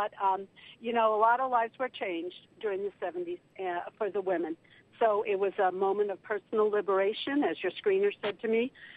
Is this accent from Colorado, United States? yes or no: no; Jacksonville, Florida, United States; I was a housewife from Jacksonville, Florida, and I was leading women's poetry classes at the Unitarian Church.